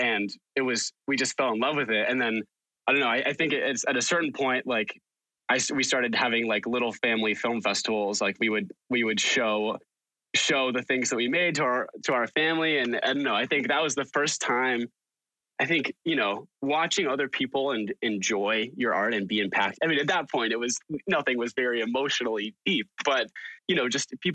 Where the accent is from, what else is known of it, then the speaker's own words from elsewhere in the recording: Massachusetts, United States; I was, we grew up in Western Massachusetts.